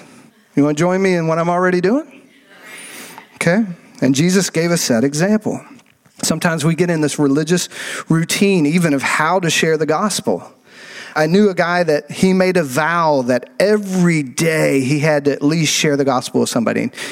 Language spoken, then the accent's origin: English; the South, United States; Now, when I grew up in the Bible Belt, you simply went to church because it was Sunday, right?